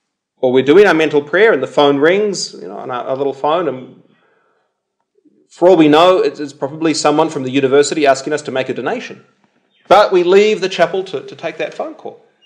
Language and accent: English; New Zealand; now in Australia; Anyway, I can say that as a Kiwi. You know, I love New Zealand